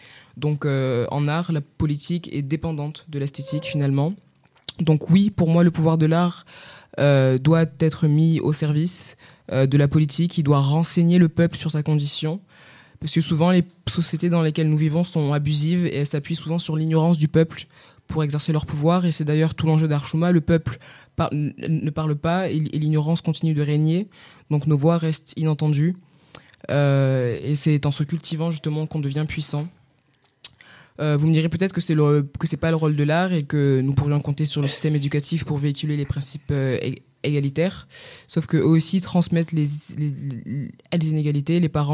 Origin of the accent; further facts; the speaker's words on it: Morocco; je suis marocaine.